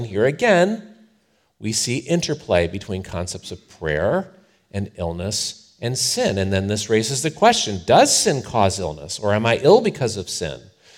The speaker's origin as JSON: {"language": "English", "town": "Cleveland", "region": "Ohio", "country": "United States", "tie": "born or raised there", "said": "listen, I grew up in Cleveland, friends."}